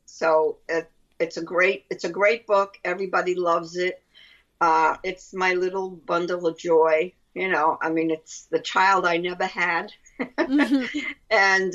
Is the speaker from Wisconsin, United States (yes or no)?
no; Brooklyn, New York, United States; accent: Brooklyn; That's my Brooklyn accent.